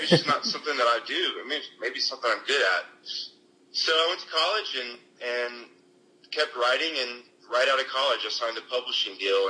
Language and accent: English; Nashville, Tennessee, United States; Yeah, you know, growing up in Nashville, my mom was a hairdresser, my dad was a police officer